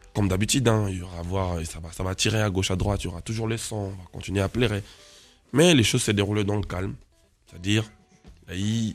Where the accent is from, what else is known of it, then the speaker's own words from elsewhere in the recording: DR Congo; Et vous savez, on est Congolais à la base.